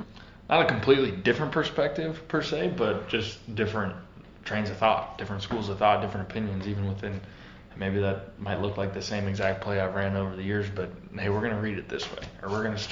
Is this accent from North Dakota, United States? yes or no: yes; North Dakota, United States; I was a Vikings fan growing up in North Dakota